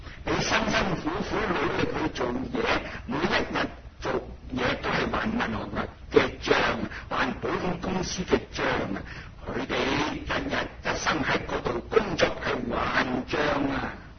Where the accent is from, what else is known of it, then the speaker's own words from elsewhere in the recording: China; now in United States; 我第一次回到祖国访问